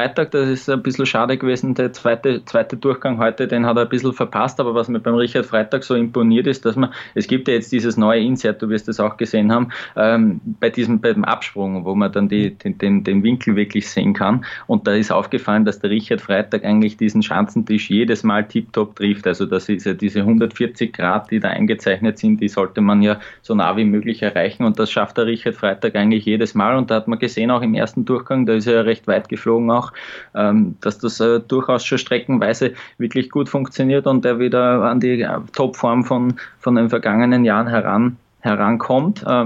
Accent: Austria; Also als Österreicher kann man da nur neidisch drauf schauen auf dieses Zwischenresultat.

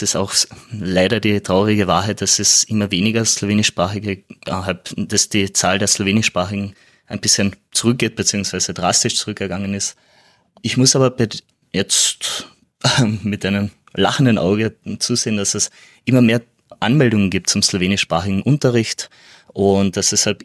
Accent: Klagenfurt, Carinthia, Austria; Ich bin in Klagenfurt aufgewachsen, beziehungsweise meine Mutter kommt aus Bleiburg, beziehungsweise Wiederndorf, das ist ein kleiner Ort in Bleiburg und mein Vater kommt eigentlich aus Italien, aus Triest

